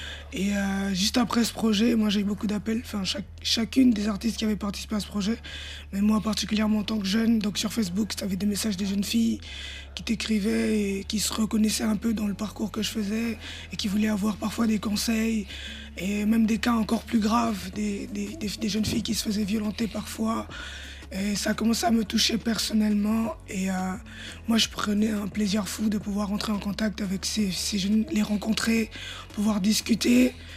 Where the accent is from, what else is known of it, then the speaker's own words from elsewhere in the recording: Brazzaville, Republic of the Congo; Qui a fait le déplacement pour venir chez moi à Brazza.